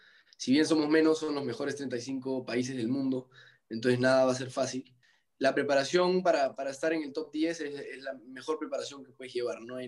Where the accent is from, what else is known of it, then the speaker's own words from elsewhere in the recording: Peru; Llegué a Toronto siendo el primer peruano clasificado